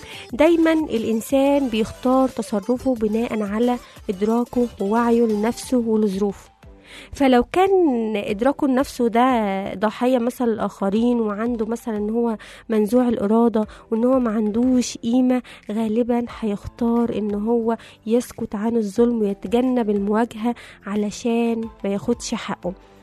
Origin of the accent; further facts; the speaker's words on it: Egypt; ودول يعني كمصريين احنا مفيش اسهل من الطرق دي بنعملها.